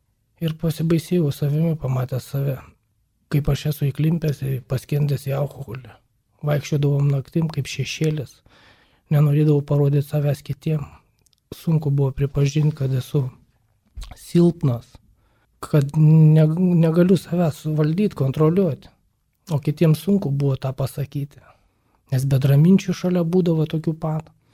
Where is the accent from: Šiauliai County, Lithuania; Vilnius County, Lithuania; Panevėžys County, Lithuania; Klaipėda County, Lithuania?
Šiauliai County, Lithuania; Šiauliai; Esu šiaulietis, man 50 metų.